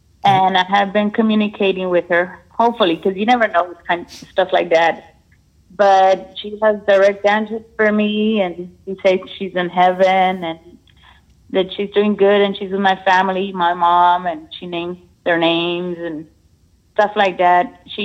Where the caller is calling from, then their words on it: San Antonio, Texas, United States; Hi, this is … I'm in San Antonio, Texas.